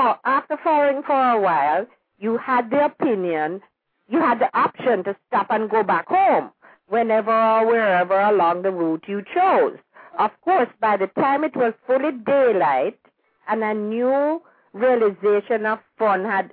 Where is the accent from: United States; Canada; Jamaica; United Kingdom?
Jamaica; Kingston; because we're all from Jamaica, or because we're all from Kingston, we knew everybody else